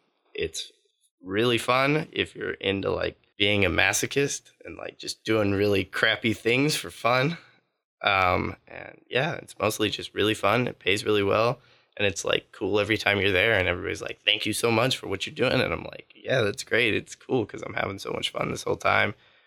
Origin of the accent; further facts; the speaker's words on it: Birmingham, Alabama, United States; I'm from Birmingham, Alabama. I'm at Trinity thinking about studying marketing. I grew up around firefighting.